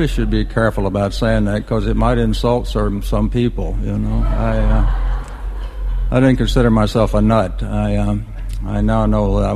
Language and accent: English; Virginia, United States; born there; I was born in the Blue Ridge Mountains of Virginia, up at about the 3,000 foot level.